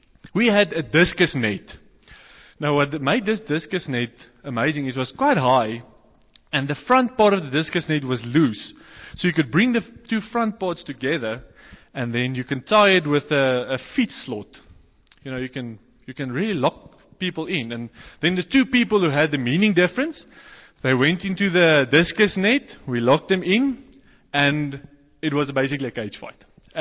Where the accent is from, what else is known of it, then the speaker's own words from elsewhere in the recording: Boksburg, Gauteng, South Africa; I came from Johannesburg, but I come from the eastern side of Johannesburg, you know, Boksburg.